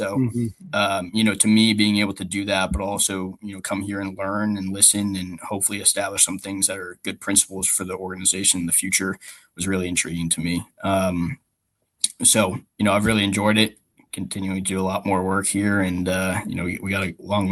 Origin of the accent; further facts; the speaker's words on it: Massachusetts, United States; I'm from Massachusetts, grew up a Patriots fan.